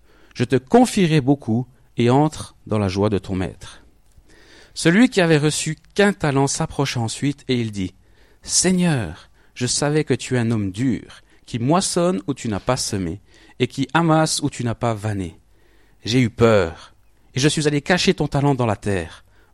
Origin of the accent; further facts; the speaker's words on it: Biel/Bienne, Bern, Switzerland; je viens de Bienne.